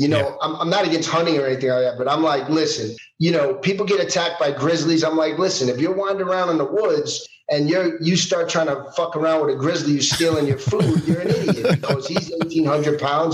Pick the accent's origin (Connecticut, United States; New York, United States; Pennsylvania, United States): New York, United States; Manhattan; I grew up in Manhattan.